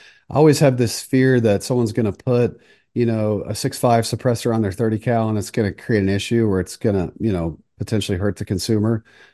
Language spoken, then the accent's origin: English; Southern United States, United States; So I grew up in the South.